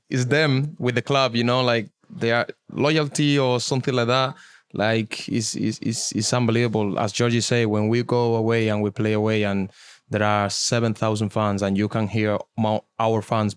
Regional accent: Malaga, Andalusia, Spain; English is a second language; now in Leeds, United Kingdom; I'm from Malaga, and you go Malaga and you see Madrid, Barca, everything.

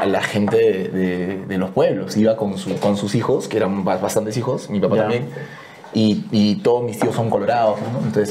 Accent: Chiclayo, Lambayeque, Peru; moved away; yo soy de Chiclayo, bueno, ya lo dije, me mudé hace un año y 10 meses

